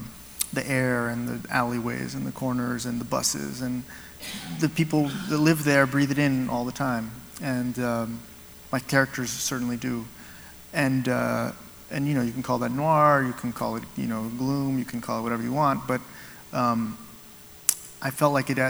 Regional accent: Alabama, United States; What we had growing up in Alabama was a dozen or two dozen loosely connected families that would get together on certain Peruvian national holidays

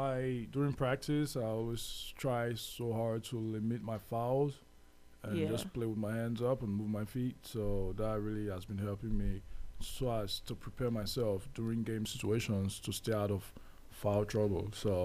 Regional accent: Nigeria; But we all grew up, like, in Nigeria, so I lived in Nigeria all my life

